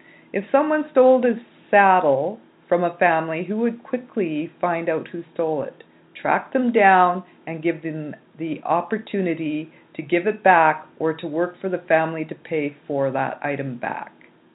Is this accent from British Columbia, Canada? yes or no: yes; British Columbia, Canada; My people are from British Columbia, and we're from the Plateau region, and our families reside within 6 Chilcotin communities. My family live in the mountains called Honeycutin.